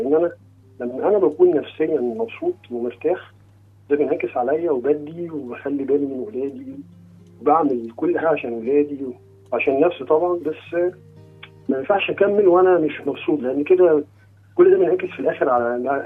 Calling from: Switzerland; أنا بكلمك من سويسرا.

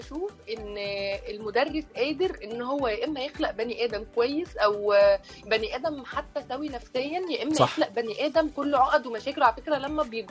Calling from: Alexandria, Alexandria Governorate, Egypt

